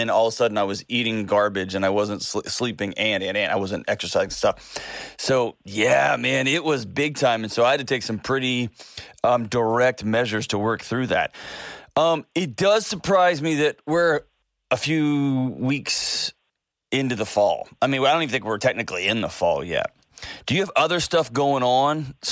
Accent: Texas, United States; I knew one thing growing up in Texas, and that's you don't fight Chicagoans because they'll kill you.

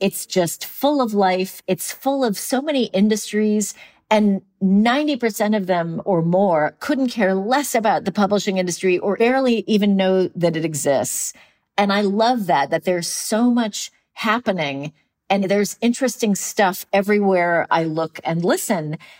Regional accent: San Francisco, California, United States; also born or lived in Chicago; now in New York City, United States; because I'm from the Midwest. I was born in Chicago and I grew up in San Francisco. I knew I wanted to move to New York before I'd ever been to New York.

